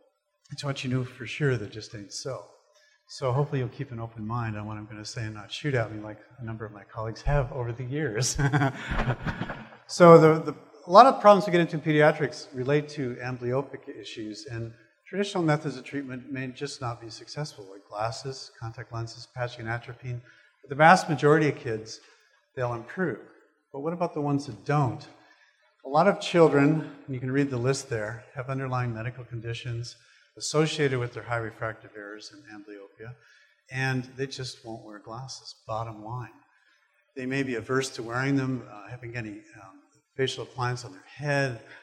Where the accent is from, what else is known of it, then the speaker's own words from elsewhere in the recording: Calgary, Alberta, Canada; I'm from Calgary, Alberta. I trained in California.